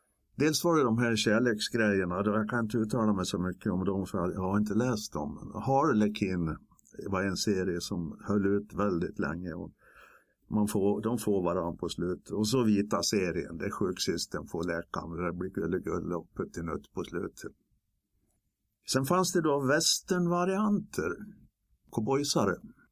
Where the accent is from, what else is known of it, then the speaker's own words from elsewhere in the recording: Norrby, Sweden; Och i Norrby, där jag kommer ifrån, där jag uppväxt och bland alla gruvor